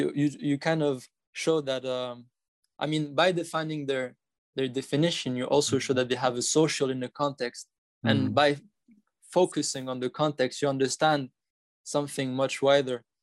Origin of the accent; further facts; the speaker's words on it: Morocco; and I grew up in Morocco